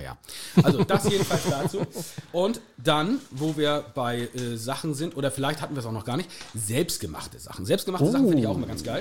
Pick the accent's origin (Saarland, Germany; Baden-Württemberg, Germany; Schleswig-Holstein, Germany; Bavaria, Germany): Schleswig-Holstein, Germany; Kiel; born or raised there